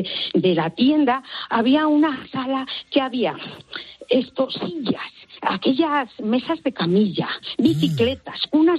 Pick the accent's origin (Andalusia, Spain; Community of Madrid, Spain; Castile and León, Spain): Community of Madrid, Spain; Zarzalejo; yo de niña teníamos una tienda en Zarzalejo, que es un pueblecito de Madrid, cerquita, sí, por ahí.